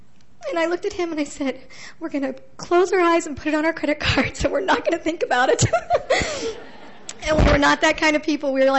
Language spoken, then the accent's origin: English; Katy, Texas, United States; I'm from Katy, Texas, and right outside of Houston.